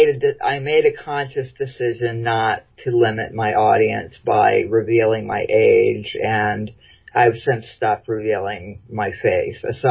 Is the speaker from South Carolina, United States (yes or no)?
no; Florida, United States; Well, you know, my sister, I grew up mostly in Florida, and my sister had a guitar.